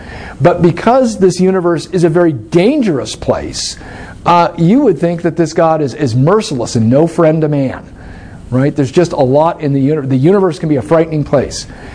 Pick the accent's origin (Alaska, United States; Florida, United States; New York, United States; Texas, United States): Alaska, United States; And I have to say, that was something growing up in Alaska we had hammered into us.